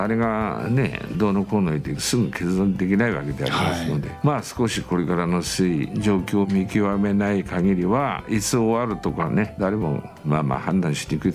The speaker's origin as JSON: {"language": "Japanese", "town": "Kosugi", "region": "Toyama", "country": "Japan", "tie": "born or raised there", "said": "だから生まれも育ちも旧の小杉町であります。"}